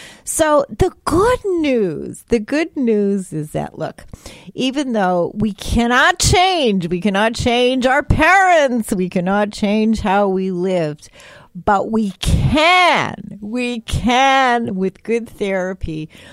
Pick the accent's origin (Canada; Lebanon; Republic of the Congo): Canada; also born or lived in Providence, United States; all of you know that I am Canadian and I did my graduate and postgraduate work at McGill. But I lived in Providence, Rhode Island for 15 years.